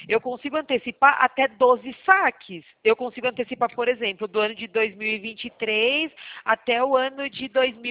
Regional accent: São Paulo, Brazil; Esse WhatsApp que eu vou te mandar um oi é DDD15, porque eu sou daqui do estado de São Paulo, tá bom?

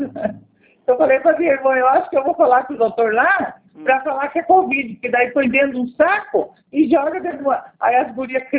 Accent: Ponta Porã, Mato Grosso do Sul, Brazil; now in Campo Grande, Brazil; Ah, eu sou de Ponta Porã, mas agora eu estou em Campo Grande.

